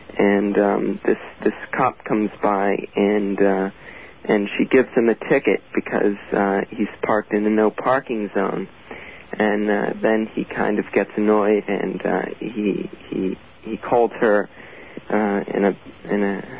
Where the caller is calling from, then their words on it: Stony Brook, New York, United States; Stony Brook, right down the road. I live off of Stony Brook Road.